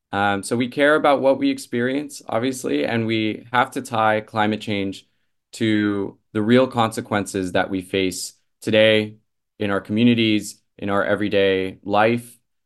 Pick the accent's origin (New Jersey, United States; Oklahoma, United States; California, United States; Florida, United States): California, United States; I know I grew up in California where we had, a decades-long drought